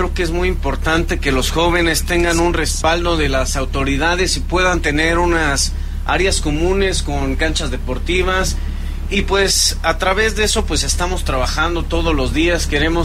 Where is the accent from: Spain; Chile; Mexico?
Mexico; Tequisquiapan, Querétaro; San Juan del Río, Tequisquiapan, que es de donde soy